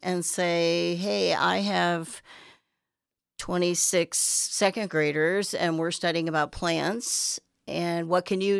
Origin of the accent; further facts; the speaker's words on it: Godfrey, Illinois, United States; I'm a Godfrey girl. Godfrey. I grew up out north of Godfrey when there was nothing there.